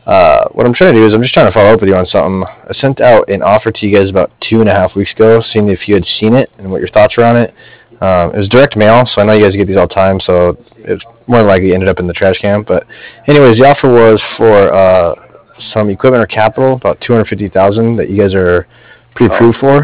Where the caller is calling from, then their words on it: Cardiff, Wales, United Kingdom; Cardiff, Cardiff, like Frank